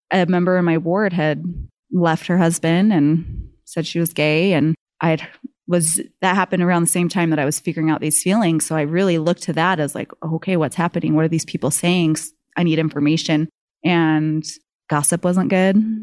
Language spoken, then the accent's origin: English; Riverside, California, United States; now in La Verne, United States; I grew up in California in Riverside, but I currently live in Laverne.